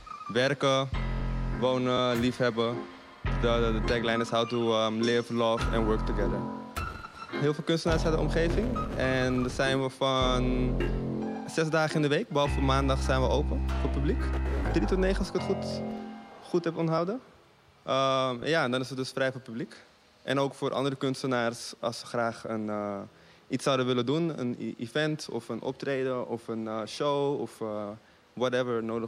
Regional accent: North Holland, Netherlands; 11-07 is de plek waar ik ben geboren, opgegroeid. Momenteel niet meer woon, maar nog steeds wel mijn moeder. En dat is gewoon... dat is mijn postcodegebied.

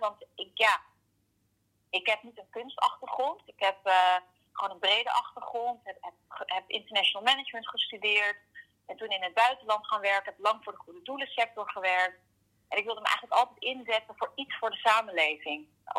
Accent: Krimpen, South Holland, Netherlands; Ik kom uit Krimpen, heb daar daarnaast veel gereisd, ook in het buitenland gezeten, maar... Krimpen, dat zijn toch mijn roots. Daar zit mijn familie. Mijn zusje woont ook nog in Krimpen. Mijn opa en oma, die hebben daar ook lang gewoond.

